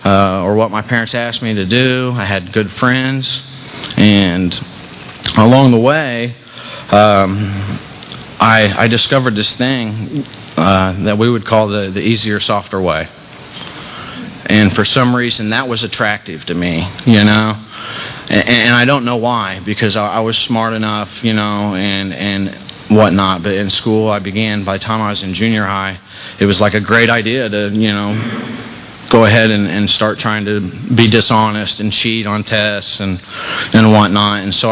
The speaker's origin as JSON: {"language": "English", "region": "Indiana", "country": "United States", "tie": "born or raised there", "said": "I was raised in Indiana. And I had a pretty normal childhood."}